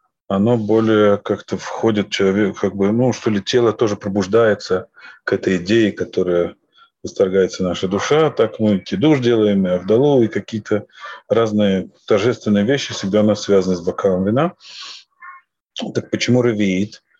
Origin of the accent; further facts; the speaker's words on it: Russia; moved away; я приехал из России